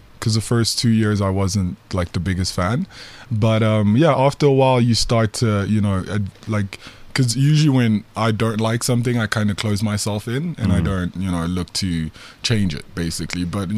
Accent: Johannesburg, Gauteng, South Africa; also born or lived in Gabon; I grew up in Johannesburg, but I'm originally Gabonese.

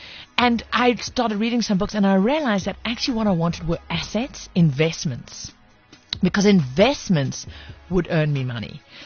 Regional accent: KwaZulu-Natal, South Africa; I know my accent doesn't sound like it, but I'm actually a Zulu chick.

